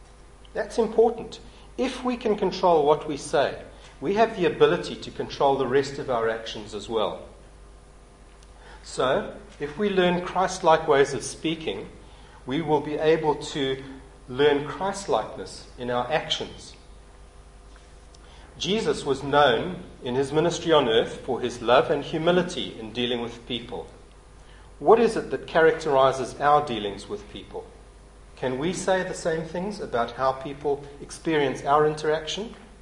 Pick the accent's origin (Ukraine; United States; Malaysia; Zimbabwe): Zimbabwe; when I was a youngster growing up in Rhodesia. I was in primary school. I was probably 7 or 8.